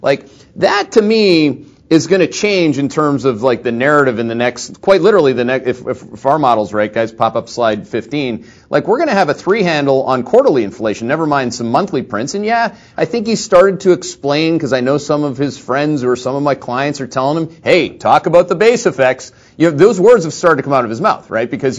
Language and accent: English; Ireland; And I think that I'm Irish.